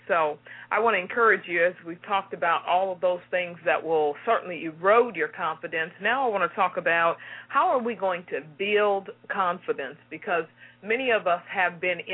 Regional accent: Houston, Texas, United States

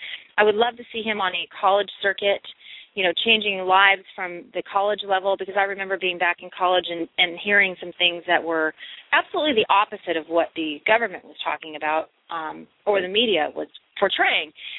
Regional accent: Vista, California, United States; He's from my hometown of Vista, California.

